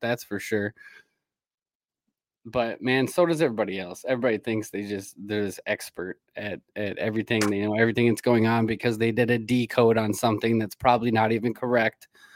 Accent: United States; I'm not Jewish. I'm not anything. I'm American and I'm pro-Jesus.

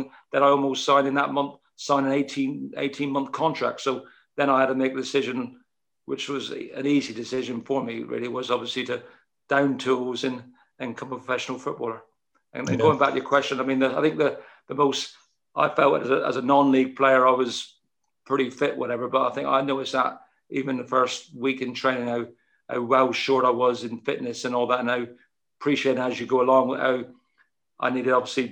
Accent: Plymouth, South West England, United Kingdom; Well, as a youth, I was born and bred in Plymouth.

